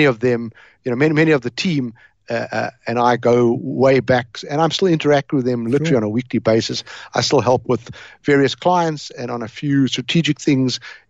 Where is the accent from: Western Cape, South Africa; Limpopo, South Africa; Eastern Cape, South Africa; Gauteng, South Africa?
Western Cape, South Africa; Cape Town; born there; they arrived in Cape Town and I was born there. Actually, they arrived in Johannesburg and then landed up in Cape Town. I was born in Cape Town.